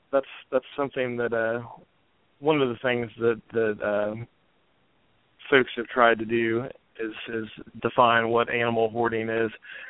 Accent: Dayton, Ohio, United States; moved away as an adult; Well, originally I'm from Dayton, Ohio, and I grew up in the Ohio area. That's where I went to undergraduate and graduate school.

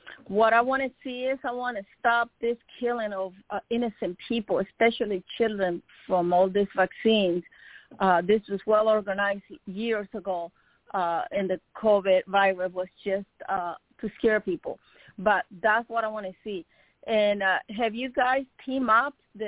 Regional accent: Nicaragua; I'm from Nicaragua.

